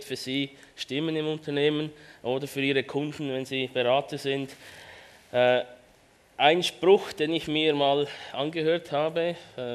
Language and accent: German; Switzerland; accent: Swiss; Wie man unschwer verstehen kann, komme ich aus der Schweiz. Ich versuche das möglichst zu kaschieren. beim Deutsch sprechen natürlich nur.